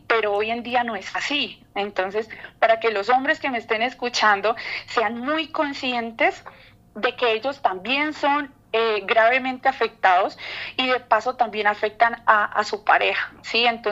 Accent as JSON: {"language": "Spanish", "town": "Florencia", "region": "Cauca", "country": "Colombia", "said": "yo vengo de una zona que ha sido vulnerada, ¿sí? O sea, yo vengo desde Florencia, Cauca, pero no como tal del municipio, o sea, del pueblo, como por decir así, sino de una vereda."}